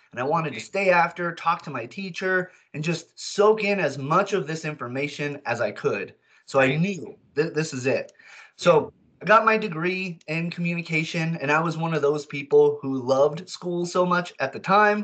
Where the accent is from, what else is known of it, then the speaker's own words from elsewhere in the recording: Cañon City, Colorado, United States; I'm from Canyon City, or that's where I went to high school at.